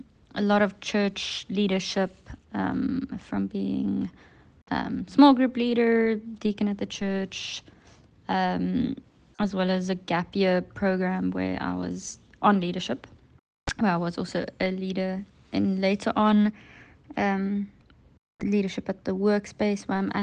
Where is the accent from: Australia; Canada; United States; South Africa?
South Africa; Mafeking, North West; now in Muizenberg, South Africa; I am from Musenberg. Well, live in Musenberg, but I'm originally from up north in South Africa, from Mafeking, where I grew up in very rural Platteland, which, shaped a lot of who I am and my thinking. I came to Cape Town to study architecture at UCT